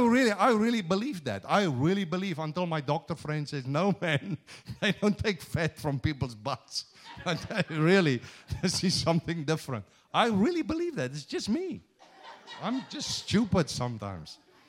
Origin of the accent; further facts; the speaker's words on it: South Africa; accent: Afrikaans; Did you know with my Afrikaans accent, the first time when a friend of mine talked to me about it